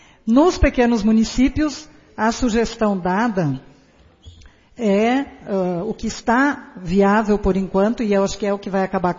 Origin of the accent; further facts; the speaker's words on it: Augusto Pestana, Rio Grande do Sul, Brazil; Peguei o exemplo da minha terra natal, Augusto Pestana.